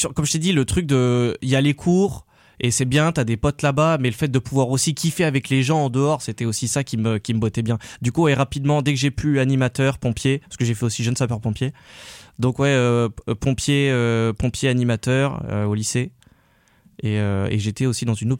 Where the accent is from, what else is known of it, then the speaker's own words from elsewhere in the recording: Grenoble, Auvergne-Rhône-Alpes, France; Donc moi déjà j'ai grandi à Grenoble dans une famille aimante